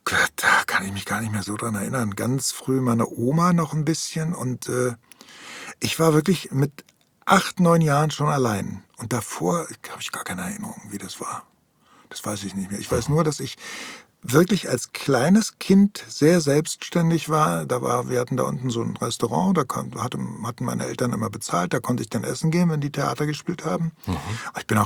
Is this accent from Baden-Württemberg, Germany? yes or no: no; Berlin, Germany; ich bin in Tempelhof aufgewachsen. Tja, in einer kleinen Zwei-Zimmer-Wohnung, aus ganz einfachen Verhältnissen.